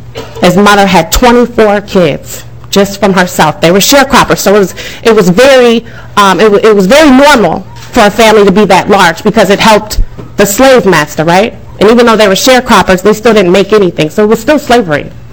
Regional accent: Minneapolis, Minnesota, United States; I'm from North Minneapolis.

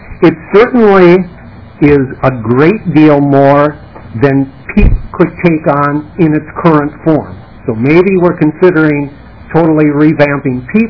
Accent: North St. Paul, Minnesota, United States; I'm a teacher of 30 years in the state of Minnesota. I'm from North St. Paul Maplewood Oakdale.

